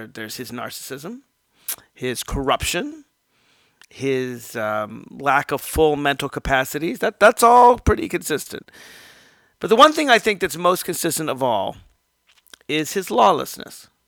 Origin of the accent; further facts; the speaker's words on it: Alexandria, Virginia, United States; I'm actually reporting in Alexandria, Virginia, my hometown.